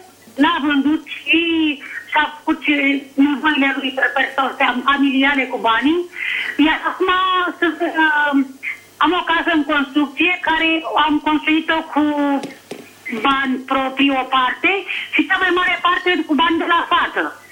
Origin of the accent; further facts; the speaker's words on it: Dâmbovița, Romania; din Dâmbovița.